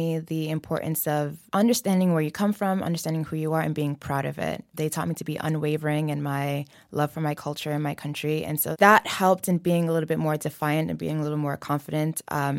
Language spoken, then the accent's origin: English; Bronx, New York, United States; so we lived in the Bronx for a long time, so my family moved to. You know, it was an interesting upbringing. We grew up in a very Senegalese home.